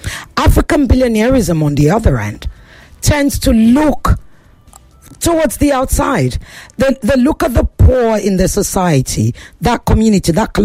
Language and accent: English; United Kingdom; Well, I'm a Nigerian Brit, so I'll tell the Brits what to do and tell the Nigerians what I think as well.